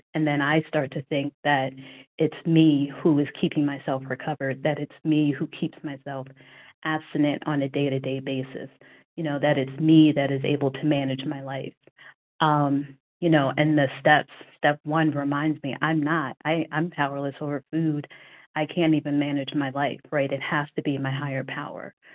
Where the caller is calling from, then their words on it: New Jersey, United States; I'm listening as from New Jersey on the OA website.